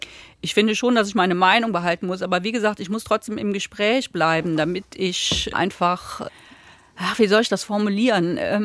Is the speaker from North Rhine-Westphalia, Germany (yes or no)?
yes; Düren, North Rhine-Westphalia, Germany; Ich bin in Düren aufgewachsen, 86 beziehungsweise 85, als das umgesetzt worden ist, war ich im 5. Schuljahr.